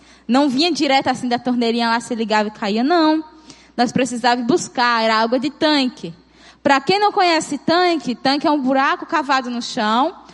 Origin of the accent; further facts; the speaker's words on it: Bahia, Brazil; Porque eu não sou daqui, né? Sou do sertão da Bahia, então vocês têm palavras que eu falo que vocês não vão entender.